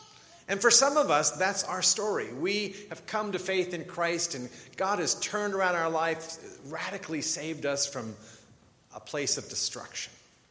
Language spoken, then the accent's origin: English; Pennsylvania, United States; We grew up outside of the Philadelphia area together